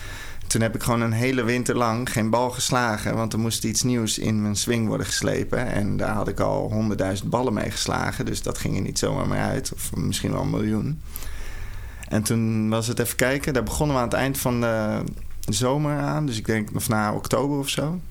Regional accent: North Holland, Netherlands; also born or lived in Amsterdam; geboren in Amsterdam. Toen zijn mijn ouders naar een veilig dorpje in Noord-Holland gegaan. Want ze wilden niet dat ik in de grote enge stad opgroeide.

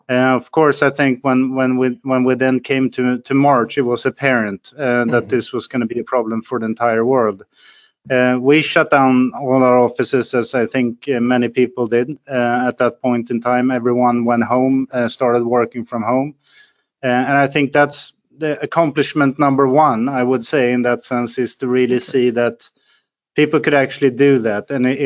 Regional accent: Sweden; also born or lived in United States; I'm born and raised in Sweden. I live here for most of my life. I must say I've done a couple of stints outside of Sweden for about 5 years in predominantly in the US.

